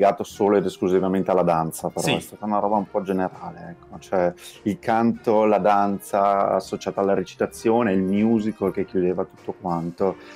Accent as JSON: {"language": "Italian", "town": "Verona", "region": "Veneto", "country": "Italy", "tie": "born there", "said": "mi ha portato per la prima volta nella mia città natale, a Verona"}